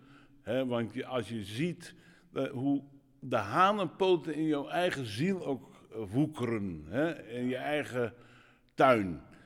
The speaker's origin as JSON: {"language": "Dutch", "town": "Huizen", "region": "North Holland", "country": "Netherlands", "said": "En ik kom uit Huizen, dat wil ik nog wel bij zeggen."}